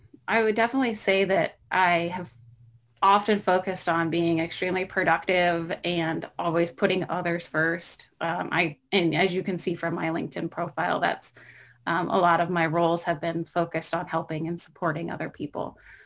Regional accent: Canton, Ohio, United States; I'm from Northeastern Ohio. I grew up in the Canton area. So for those that might not know, it's a home of Football Hall of Fame.

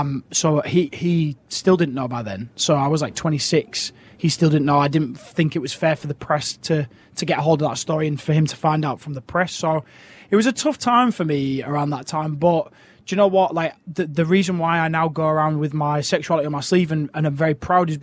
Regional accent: Hull, Yorkshire and the Humber, United Kingdom; But then from my hometown, people don't really pronounce the H's. So they would say, I would say from Ull.

